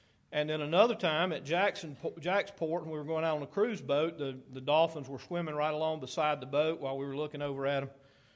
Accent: Rock Hill, South Carolina, United States; we grew up in Rock Hill. If you wanted to rent a house, you went over, you talked to whoever owned it, and you'd move

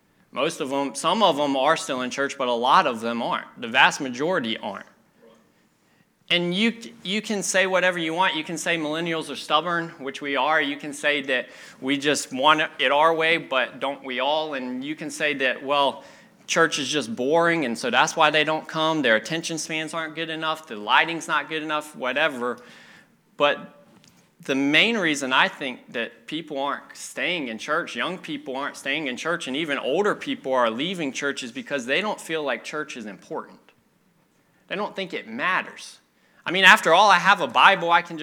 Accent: the South, United States; I grew up in the South, and if you're from the South and all of you live now in the South, there's a church on every corner.

